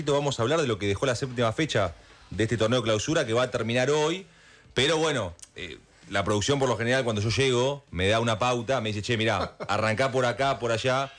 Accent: Argentina; Yo, como argentino y como colapintista

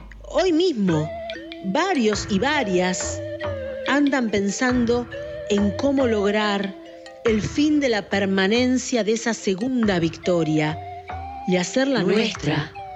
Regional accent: Argentina; nosotros y nosotras, que somos argentinos y argentinas

